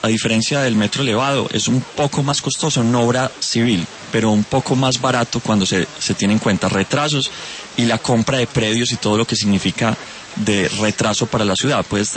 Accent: Antioquia, Colombia; Yo digo los colombianos de Antioquia. Nosotros somos los colombianos de Antioquia.

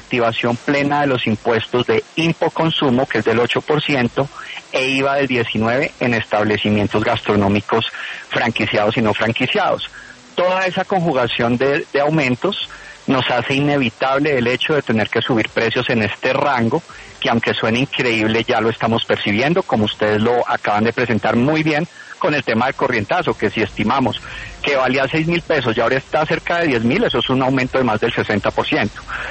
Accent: Colombia; como colombianos no debemos ocultarla.

